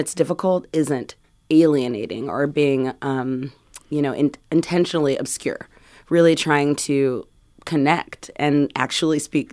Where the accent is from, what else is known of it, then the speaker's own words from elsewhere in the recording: California, United States; You know, I grew up in California, and we're reading Robert Frost, and I'm like, I've never seen snow.